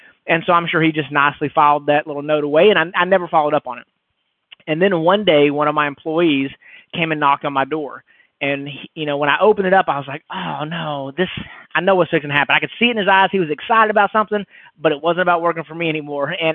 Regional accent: Texas, United States; I'm kind of from the Dallas area, just north of Dallas.

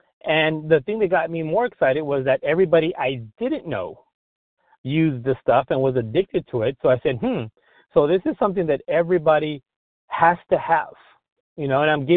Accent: Edinburg, Texas, United States; I'm from Edinburgh, Texas. That's deep, deep down south Texas in the Rio Grande Valley.

